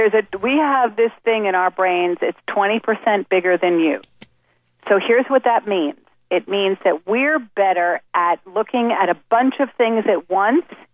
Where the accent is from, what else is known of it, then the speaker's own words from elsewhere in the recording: New York City, New York, United States; now in Connecticut, United States; I grew up in New York City.